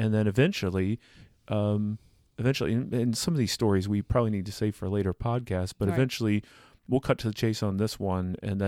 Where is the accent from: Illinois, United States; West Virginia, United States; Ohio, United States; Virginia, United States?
Ohio, United States; West Mansfield; Where I grew up? West Mansfield.